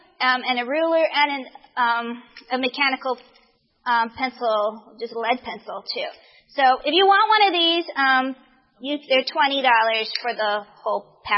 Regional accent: Arizona, United States; I grew up in Arizona. And I was at the Arizona camp meeting many years ago.

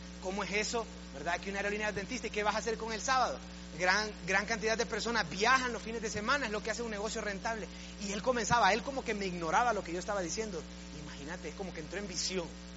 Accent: Tegucigalpa, Francisco Morazán, Honduras; la ciudad de Tegucigalpa, de donde soy nativo, tiene el aeropuerto comercial más peligroso del mundo

